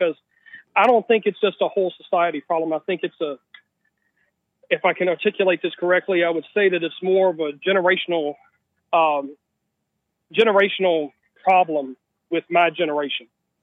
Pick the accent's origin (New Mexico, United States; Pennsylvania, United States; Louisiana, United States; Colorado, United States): Louisiana, United States; New Orleans; No, I'm actually white, but I'm actually Cajun, so I'm